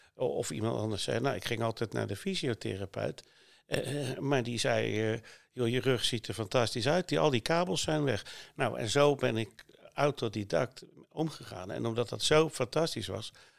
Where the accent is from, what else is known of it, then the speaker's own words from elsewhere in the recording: Netherlands; En ik als echte Nederlander ging ik beurskorting of cursuskorting bedingen, maar dat ging niet.